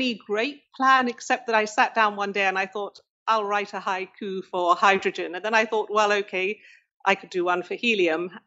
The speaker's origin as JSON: {"language": "English", "country": "United Kingdom", "tie": "born or raised there", "said": "I grew up in Britain and we specialized very early."}